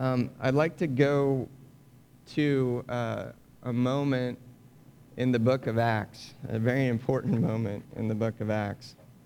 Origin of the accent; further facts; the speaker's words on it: Kansas City, Missouri, United States; some of the kids that I grew up with here in Kansas City